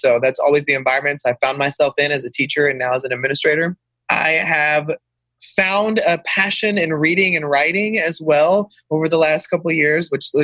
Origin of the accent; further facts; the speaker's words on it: Texas, United States; Yeah. So I've been born and raised in Texas, lived in Texas all my life.